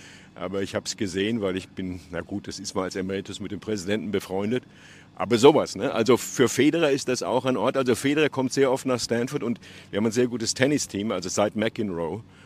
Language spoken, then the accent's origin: German; West Germany, Germany; dass ich die als Westdeutscher in Jugoslawien organisiert habe